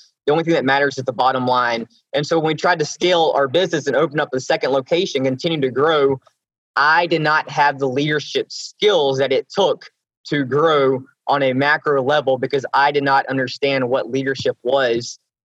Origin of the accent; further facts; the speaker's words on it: the South, United States; accent: Southern; hopefully everyone can understand my Southern accent here